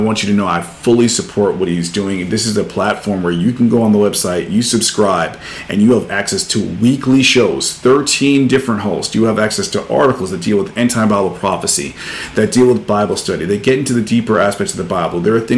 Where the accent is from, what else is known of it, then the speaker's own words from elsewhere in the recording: New York City, New York, United States; I'm from New York City. We don't keep it subtle.